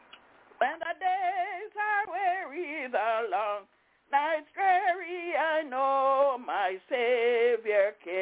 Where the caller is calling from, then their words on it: Albany, New York, United States; I'm calling from Albany, New York.